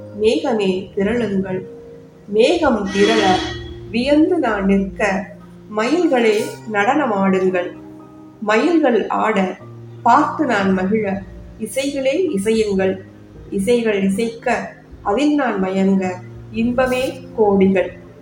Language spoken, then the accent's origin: Tamil; Madurai, Tamil Nadu, India; நான் மதுரையில தான் பிறந்து வளர்ந்தது எல்லாமே, நான் படித்தது வளர்ந்தது எல்லாமே மதுரையில தான். மதுரை தான் என்னுடைய நேட்டிவ் பிளேஸ்.